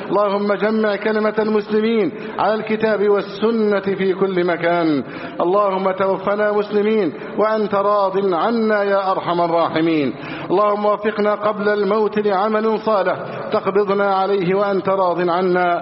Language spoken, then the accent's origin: Arabic; Egypt; اللهم احفظ بلدنا مصر أمنا أمانا، سخاء رخاء